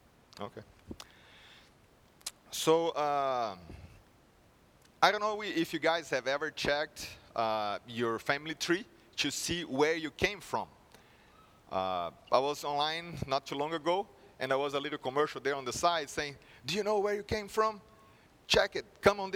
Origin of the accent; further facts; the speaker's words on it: Brazil; accent: Brazilian; English is a second language; But hopefully my accent is not strong or not that bad that you'll be able to receive the message. So the accent is from Brazil.